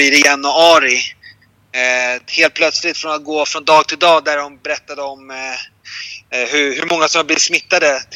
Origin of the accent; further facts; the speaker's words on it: Sweden; now in Colombia; Så jag pratar med familjen hemma i Sverige